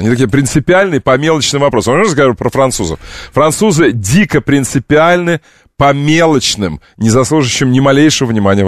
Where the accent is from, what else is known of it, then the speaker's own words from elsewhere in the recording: Siberia, Russia; Как сибиряк, я тебе говорю, мы бы, сибиряки бы